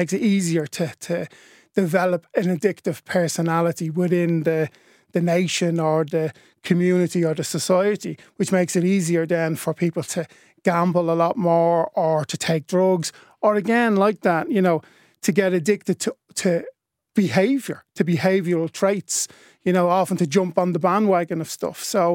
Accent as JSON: {"language": "English", "country": "Ireland", "said": "And I used to think, hang on, I'm Irish."}